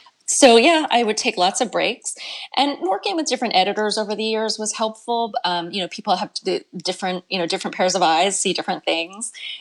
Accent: Phoenixville, Pennsylvania, United States; So the bookstore in my hometown here of Phoenixville, Pennsylvania, actually hasn't quite started doing things in person yet.

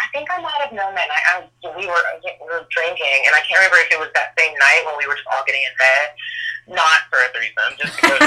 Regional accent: Atlanta, Georgia, United States; I'm from Atlanta.

